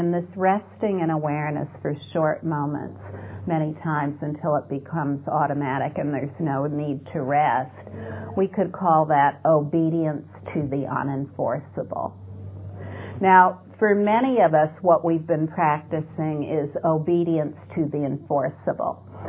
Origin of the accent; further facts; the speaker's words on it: United States; born there; And I was born in America, so I took myself to be an American